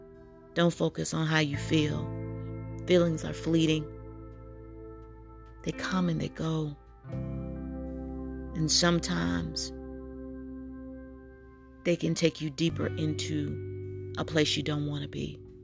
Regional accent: United States; but I'm American

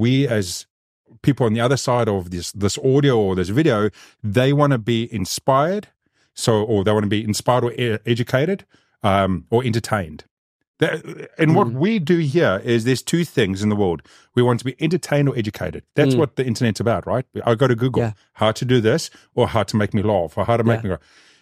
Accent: South Africa; When we're off camera, I'm South African, I can bribe you.

